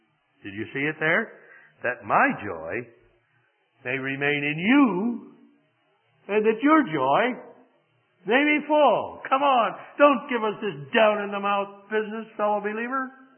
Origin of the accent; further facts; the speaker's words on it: Missouri, United States; Well, I grew up in Missouri. And as a kid, I worked with mules, and I know what that means.